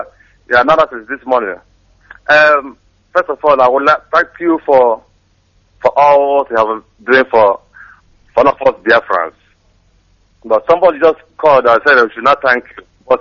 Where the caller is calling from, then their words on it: Essen, North Rhine-Westphalia, Germany; English is a second language; I'm calling from Essen. I'm a family, Biafra family